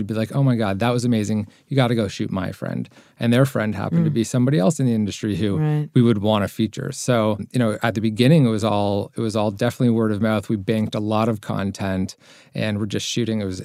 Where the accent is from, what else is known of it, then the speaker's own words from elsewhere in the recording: Toronto, Ontario, Canada; I'm from Toronto, Canada.